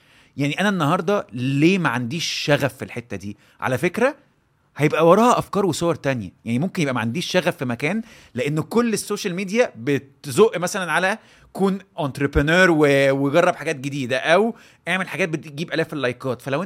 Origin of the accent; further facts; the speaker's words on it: Egypt; احنا عايشين في مصر لسه في دوائر كتير بتحتقر المشاعر، واحنا من اشهر الجمل عندنا في مصر ان الراجل ما يعيطش.